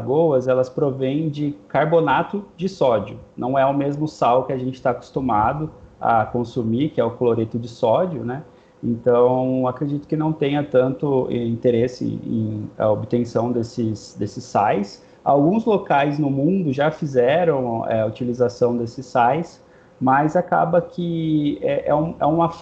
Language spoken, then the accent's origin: Portuguese; São Paulo, Brazil; nós somos do interior de São Paulo